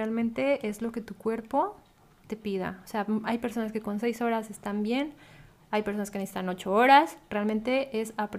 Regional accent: Guadalajara, Jalisco, Mexico; yo vengo de Guadalajara y en Guadalajara hay un platillo que se llama carne en su jugo

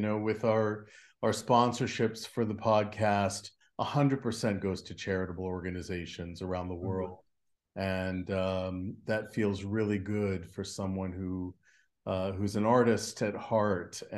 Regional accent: Washington, District of Columbia, United States; And I just found out that he lives near my hometown of Washington, D.C.

